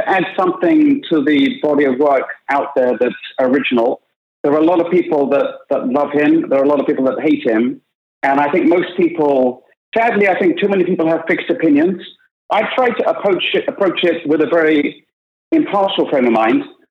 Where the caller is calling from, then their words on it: London, United Kingdom; I'm calling in from London